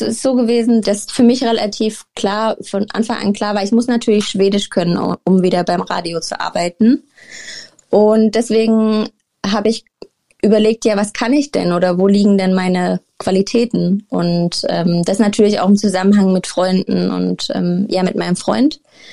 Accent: Germany; accent: German; ich habe ja den deutschen Akzent

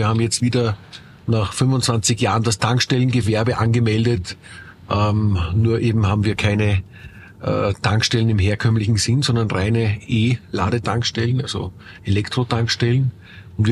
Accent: Eugendorf, Salzburg, Austria; ich bin aus Salzburger Sicht, aus Eugendorf kommend

